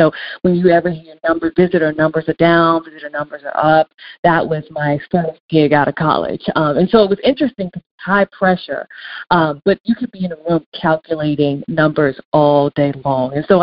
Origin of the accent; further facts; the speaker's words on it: Nassau, New Providence, Bahamas; I'm originally from Nassau, Bahamas. A lot of people don't know that.